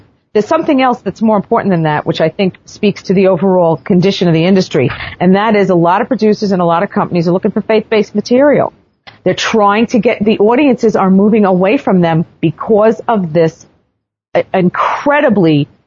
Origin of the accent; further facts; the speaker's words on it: New York, United States; I'm from New York. I have F in my DNA, right? In New York, we use the F word like it's a comma.